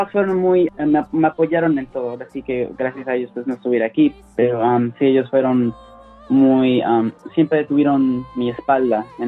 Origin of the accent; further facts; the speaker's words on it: Mexico; born there; yo nací en México